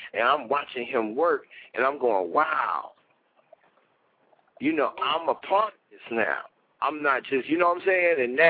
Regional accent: Chicago, Illinois, United States; But I can actually say that I was bred from the Chicago system, and I was exposed to the New York and the L.A. and the other places and how they get down. But my Chicago hustle and my Chicago mentality is what drove me

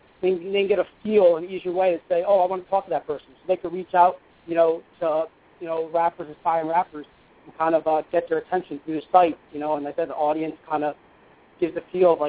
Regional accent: New Jersey, United States; I'm from New Jersey.

